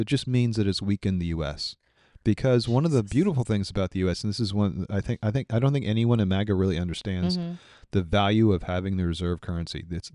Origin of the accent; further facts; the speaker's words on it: New York, United States; Like as a New Yorker, I came from a place